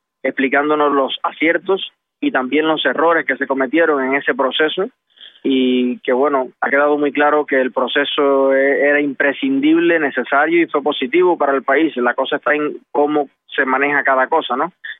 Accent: Cuba; Ahora estamos caminando por Praga, viendo la ciudad de noche, que es preciosa. Y así, como dos cubanos más.

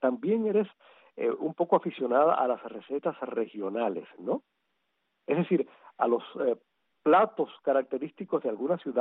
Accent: Palma Soriano, Santiago de Cuba, Cuba; moved away; Yo recuerdo que en Palma Soriano, de donde soy yo, ese fue mi pueblo, que recorrí muchas veces siendo niño

